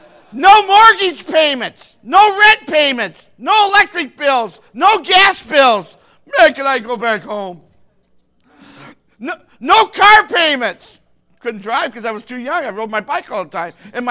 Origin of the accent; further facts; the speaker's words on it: Toledo, Ohio, United States; now in Ravenna, United States; I remember before I moved to Ravenna and growing up in Toledo, I grew up at 1956 Superior from 4 years old all the way up to 20.